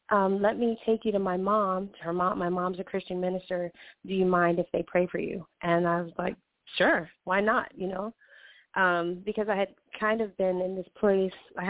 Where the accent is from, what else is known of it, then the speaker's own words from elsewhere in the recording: Hawaii, United States; I grew up in Hawaii, so I was born and raised out there